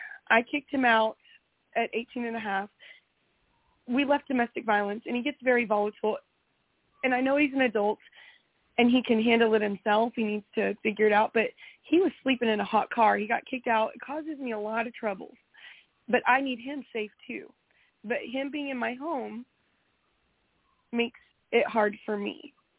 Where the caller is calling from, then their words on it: Texas, United States; Texas. Central Texas.